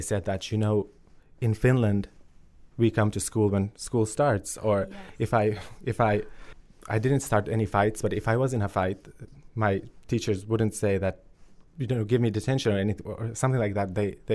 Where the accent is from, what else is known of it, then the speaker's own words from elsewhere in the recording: Kosovo; my home country was only known for the violence and the war